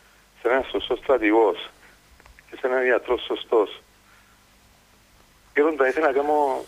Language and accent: Greek; Aradippou, Larnaca District, Cyprus; είμαι από Αραδίπου.